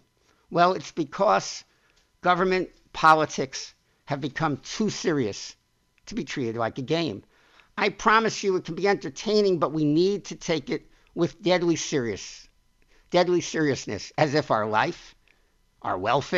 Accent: Queens, New York, United States; I'm an American. We all are. And we'll talk about my background as we learn perspective, whenever someone says something, it's based on their experiences and their background over time. But basically, I come from a very lower middle class childhood in Queens, New York

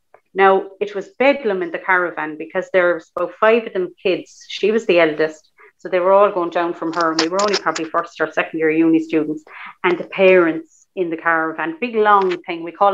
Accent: Cork, Munster, Ireland; I'm from Cork City

